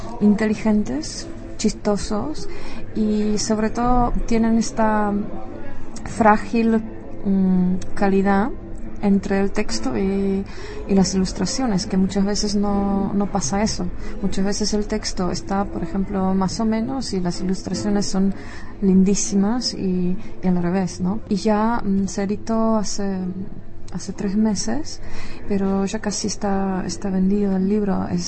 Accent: Czechia; Spanish is a second language; porque en mi país es la tradición muy larga

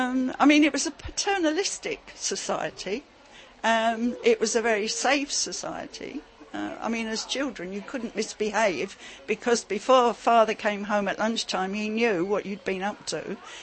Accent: London, United Kingdom; moved away; when we came here from the East End of London, we didn't have a bathroom or an inside toilet.

